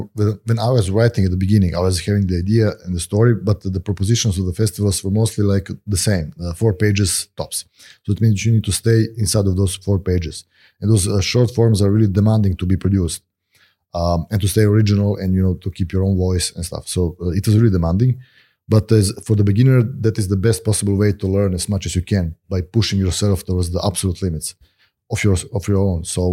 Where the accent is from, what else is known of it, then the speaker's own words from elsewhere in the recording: Serbia; English is a second language; now in France; I'm the artist from Serbia. And I'm a professional comic artist from 2015, when my first book was published here in France.